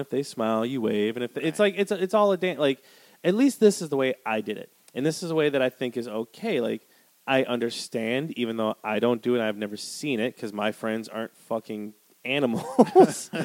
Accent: Wisconsin, United States; when I was a teenager, my hometown of Wisconsin was fucking minuscule.

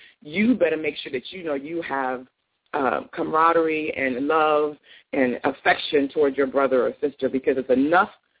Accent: Elizabeth, New Jersey, United States; And I am originally from Elizabeth, New Jersey, so I am a Jersey girl.

